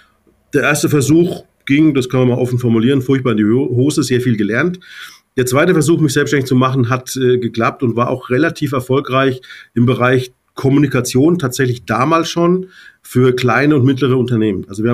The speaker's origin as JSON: {"language": "German", "town": "Schweinfurt", "region": "Bavaria", "country": "Germany", "said": "Ja, also ich stamme aus Unterfranken. Bin auch überzeugter Bayer und Franke."}